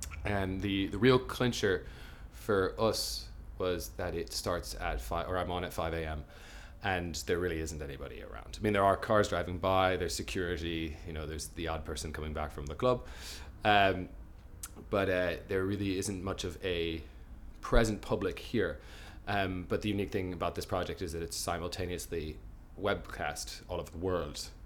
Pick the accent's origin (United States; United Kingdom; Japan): United Kingdom; Belfast, Northern Ireland; I'm 29 and I come from Belfast in Ireland.